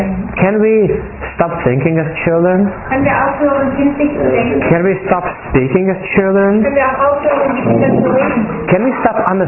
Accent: Czechia; I'm from the Czech Republic.

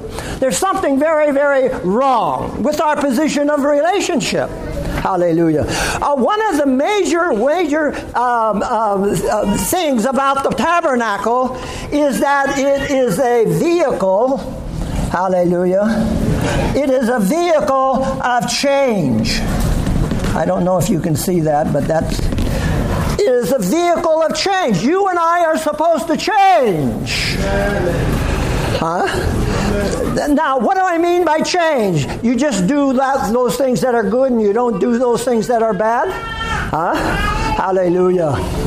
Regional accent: United States; If I am holding on to my passport, well, I am an American. I can surely get into heaven with it.

